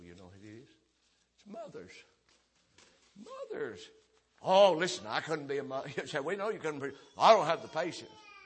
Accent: United States; Folks, I thank the Lord I was born in America.

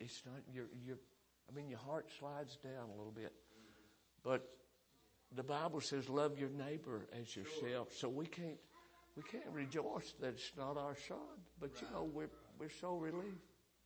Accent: United States; Folks, I thank the Lord I was born in America.

